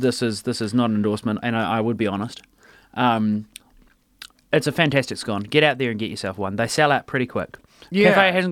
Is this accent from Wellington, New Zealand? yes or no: no; Christchurch, Canterbury, New Zealand; You know, I'm from Christchurch. Tall poppy syndrome flows through my blood.